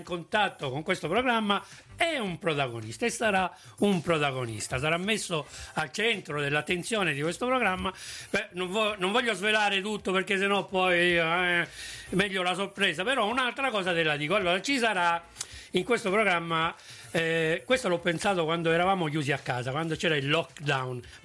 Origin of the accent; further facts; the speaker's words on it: Sicily, Italy; a me è venuto in mente l'orgoglio siciliano, ho sentito un po' il richiamo della mia terra